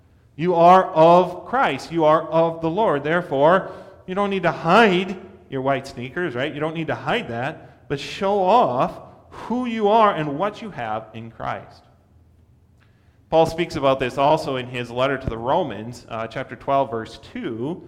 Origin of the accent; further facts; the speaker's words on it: United States; but I'm not trying to hide the fact that I'm an American.